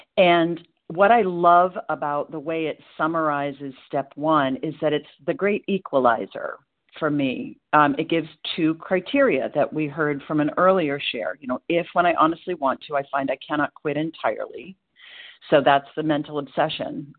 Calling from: Portland, Maine, United States; I'm calling in from Portland, Maine, recovered compulsive overeater, and really grateful to be here today.

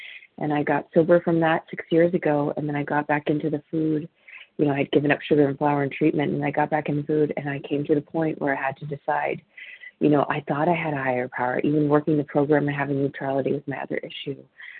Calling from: Modesto, California, United States; I'm actually calling from Modesto, California.

